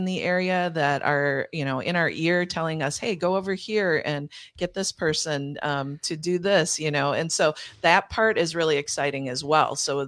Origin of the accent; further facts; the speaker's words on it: Winneconne, Wisconsin, United States; also born or lived in Milwaukee; I grew up in Winneconne. I spent some time in Milwaukee for school and then came back to the area. I live in Oshkosh